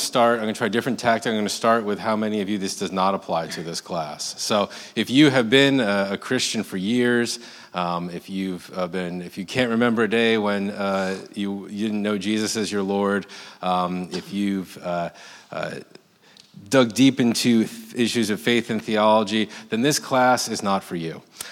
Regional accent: New York, United States; I'm from New York. If you're new, you wouldn't know that.

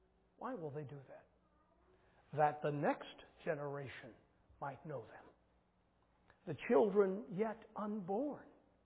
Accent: St. Louis, Missouri, United States; one of the fifth generation of her family was my pastor when I was growing up in St. Louis.

